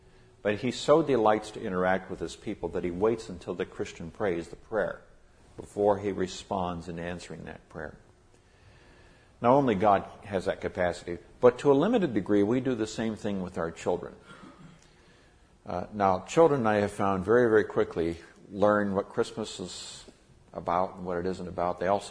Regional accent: Nigeria; I grew up in Nigeria, so I'm very familiar with West Africa and the people there.

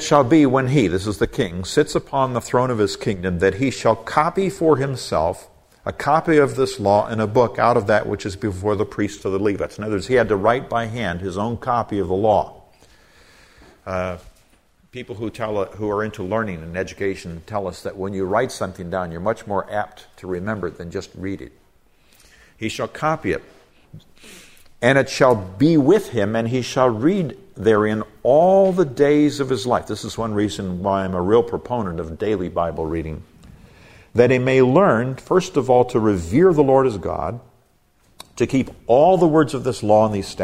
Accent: Nigeria; I grew up in Nigeria, and that was the crying need then.

